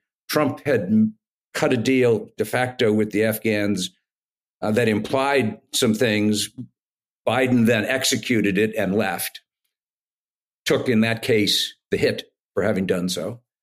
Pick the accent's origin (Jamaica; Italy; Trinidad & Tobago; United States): United States; And now I'm speaking as an American